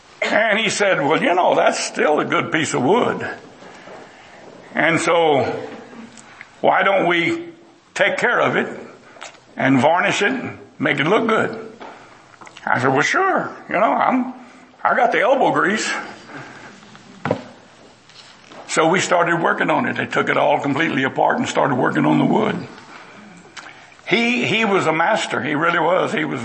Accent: Texas, United States; And like I said, I was from Texas, and I was hunting on my own dad's farm all my life.

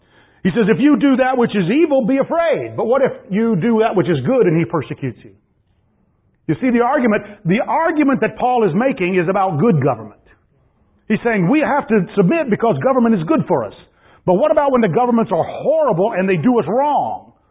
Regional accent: United States; Now, as an American, sometimes you have to fight.

